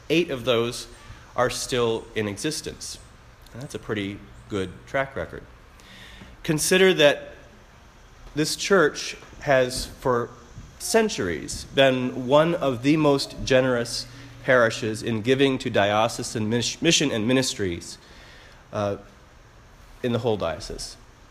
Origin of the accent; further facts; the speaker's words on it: Michigan, United States; when I was growing up in Southwest Michigan, it was in a sort of rural area, and a lot of the roadsides were undeveloped.